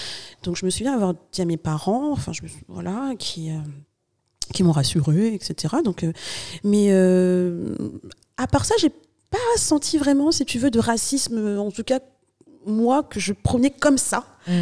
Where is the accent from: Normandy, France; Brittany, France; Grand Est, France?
Normandy, France; also born or lived in Kinshasa; Donc je suis née à Kinshasa, mais je suis arrivée à l'âge de pratiquement 2 ans ici en France. Mmh. Et j'ai grandi en Normandie, dans une petite commune de la région rouennaise.